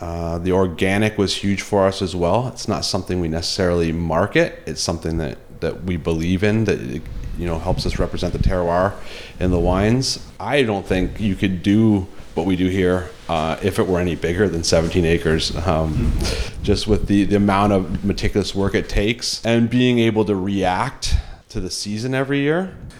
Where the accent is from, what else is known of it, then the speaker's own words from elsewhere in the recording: Ontario, Canada; it goes back to growing up in Niagara. So, I mean, growing up here